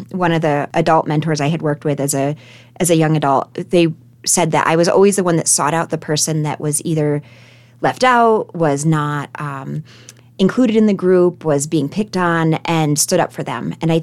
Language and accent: English; Saratoga Springs, New York, United States; Yeah, Saratoga Springs was, you know, the town that I was most connected to. And that is interesting because it's also a very tourist-based historical city. It was small at the time.